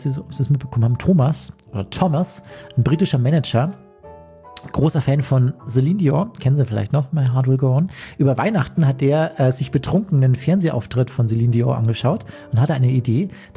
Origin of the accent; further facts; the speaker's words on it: Bavaria, Germany; ja, bei uns im Chiemgau konnte man das auch, weil das auch noch gesunde Eiszapfen waren.